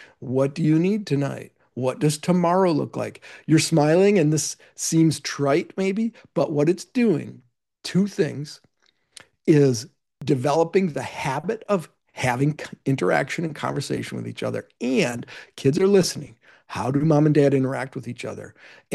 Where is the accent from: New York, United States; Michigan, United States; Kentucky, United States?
Michigan, United States; great automobile manufacturers in my home state of Michigan.